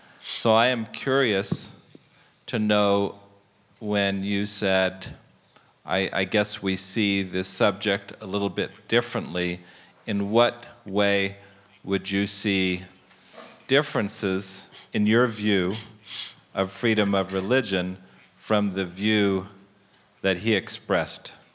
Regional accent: United States; from the United States.

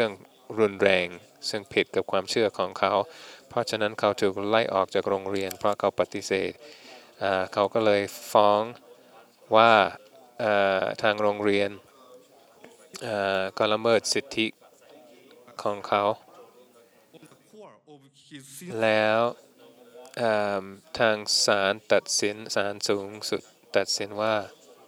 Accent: Japan; Thai is a second language; ผมเป็นคนญี่ปุ่น

